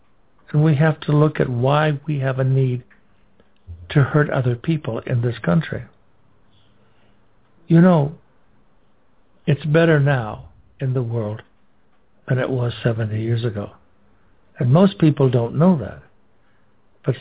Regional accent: Los Angeles, California, United States; born there; I was born in Los Angeles, California. We never had this kind of thing.

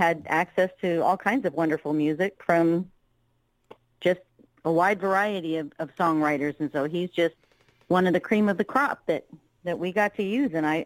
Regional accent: California, United States; also born or lived in Massachusetts; now in Kentucky, United States; So then when I was actually born in Massachusetts, but for the most part I was raised in California. Now I'm in Kentucky.

